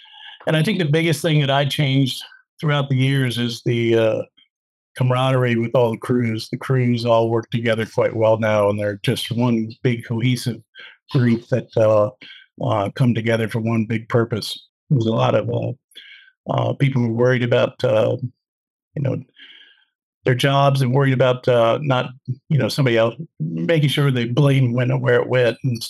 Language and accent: English; Chicago, Illinois, United States; I was from Chicago back then, so